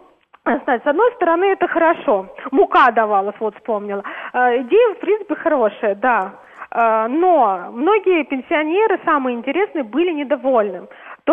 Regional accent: Moscow, Russia; я из Москвы.

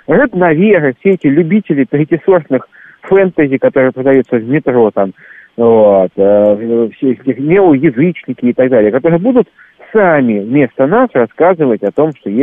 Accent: Saint Petersburg, Russia; Я из Санкт-Петербурга, у нас вымирает несколько народностей. У нас язык умирает.

